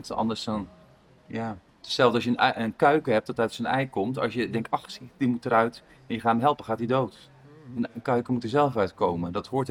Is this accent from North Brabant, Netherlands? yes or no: no; Zwijndrecht, South Holland, Netherlands; also born or lived in Dordrecht; Uit Zwijndrecht, daar ben ik geboren, maar familie ook in Dordrecht. Dus Zwijndrecht en Dordrecht, dat zijn de plekken waar ik ben opgegroeid.